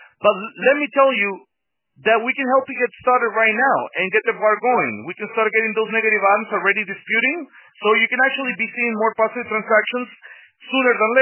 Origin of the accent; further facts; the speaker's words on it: Mexico; accent: Mexican; English is a second language; now in United States; I'm not originally from this country, as you can see. As you can see with my accent, I'm Mexican. So I had a rough coming here from the U.S. I came here 10 years ago